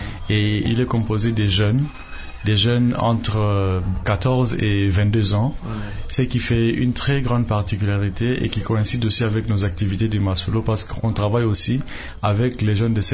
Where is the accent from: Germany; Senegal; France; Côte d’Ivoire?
Germany; Bavaria; Nous sommes ici depuis peu de temps. Nous venons de la région de Bayern, de l'Allemagne du Sud, la région du Sud qui s'appelle Bayern, en français Bavière.